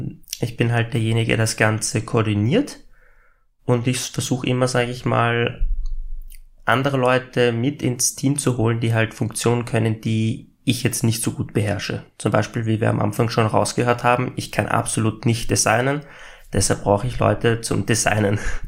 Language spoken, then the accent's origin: German; Austria; ich komme aus Österreich